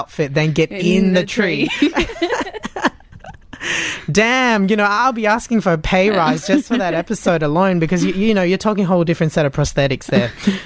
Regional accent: Malaysia; when I was a kid growing up in Malaysia

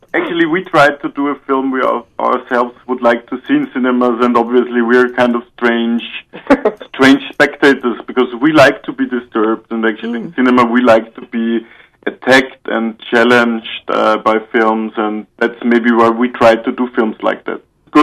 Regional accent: Austria; English is a second language; And it's nice that you say Austrians, because usually the Americans always think we are from Germany.

